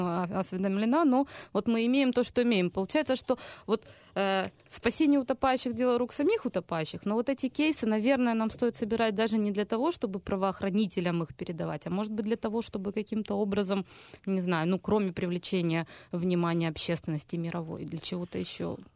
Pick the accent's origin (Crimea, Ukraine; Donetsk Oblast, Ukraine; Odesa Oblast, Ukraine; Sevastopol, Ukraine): Crimea, Ukraine; now in Kyiv, Ukraine; я как крымчанка